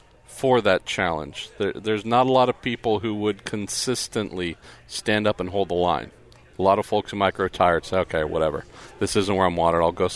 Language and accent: English; California, United States; from where you and I are from in the Bay Area